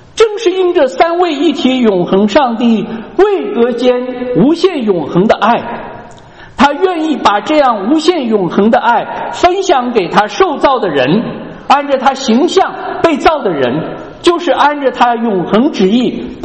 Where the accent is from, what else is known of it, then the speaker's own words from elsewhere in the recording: China; 所以我们就争辩说，哎呀，你知道我们中国人口多，底子薄，8亿农民啊